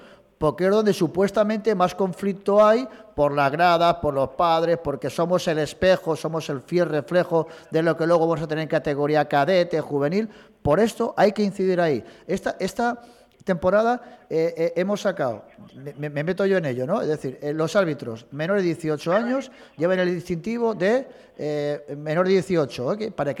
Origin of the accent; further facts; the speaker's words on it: Sant Marçal, Balearic Islands, Spain; Yo soy del pueblo, yo soy de San Marsal